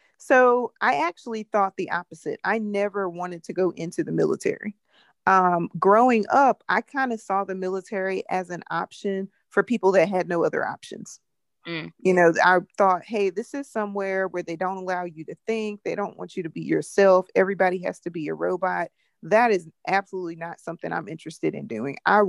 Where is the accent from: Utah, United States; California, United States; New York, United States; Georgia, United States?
Georgia, United States; Fort Stewart; military brat, I primarily grew up in Fort Stewart, Georgia, and at Fort Jackson in South Carolina.